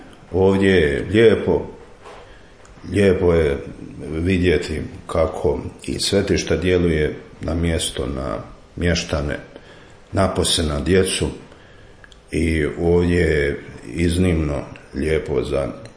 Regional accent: Slavonski Brod, Brod-Posavina County, Croatia; now in Ilača, Croatia; Ovdje sam 3 godine, inače sam iz Slavonskog Broda.

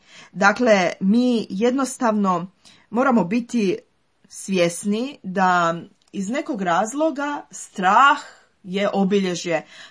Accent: Croatia; Evo, mi kao Hrvati preživjeli smo mnoge opasnosti, razne strahove, preživljavamo i dan danas to.

